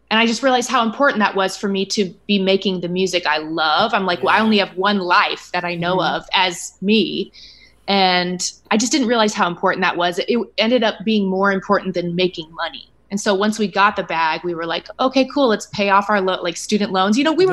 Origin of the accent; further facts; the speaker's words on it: Nebraska, United States; I had this disease to please that I grew up doing in Nebraska. Like people from Nebraska, it's like we're very hard workers and we want to please people.